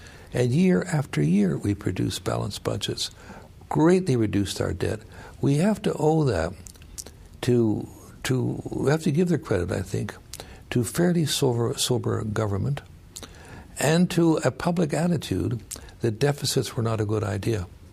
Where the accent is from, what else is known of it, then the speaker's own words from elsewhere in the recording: Canada; as a Canadian